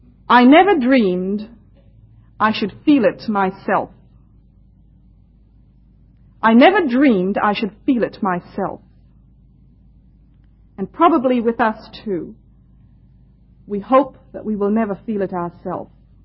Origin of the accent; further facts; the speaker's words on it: India; also born or lived in Canada; now in Australia; I come from India, that's my home, so you will excuse my accent a little bit. I've been in Australia just 4 years. I've lived in Canada for about 10 years, on and off.